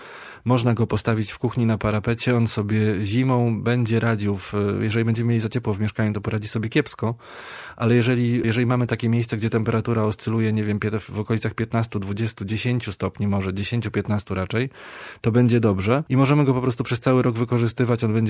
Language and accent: Polish; Kraków, Lesser Poland, Poland; W Lizbonie również w sezonie dokucza duża ilość turystów, ale ja jestem z Krakowa